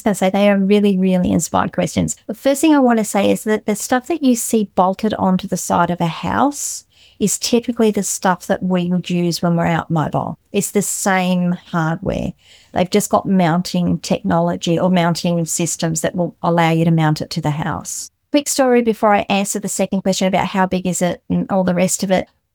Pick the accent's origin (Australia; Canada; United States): Australia; I'm an Australian.